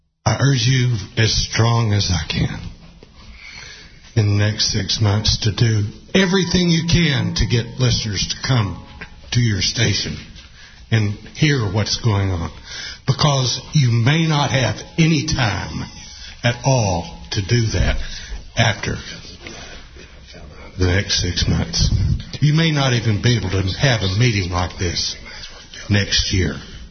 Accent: Goose Creek, Texas, United States; I'm from Goose Creek, Texas.

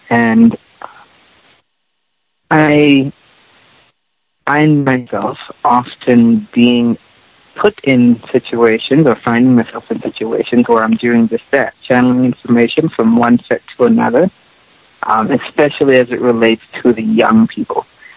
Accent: Saint Thomas, U.S. Virgin Islands; I was born and raised on St. Thomas, where we are now here in the Virgin Islands.

